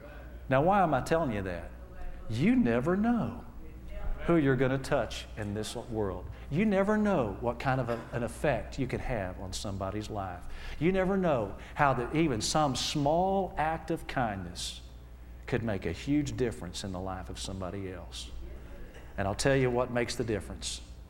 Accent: Arkansas, United States; And I'm from Arkansas. Praise the Lord. Hallelujah.

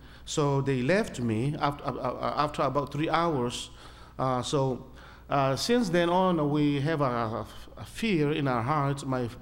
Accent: Myanmar; I come from Burma. It is called now Myanmar.

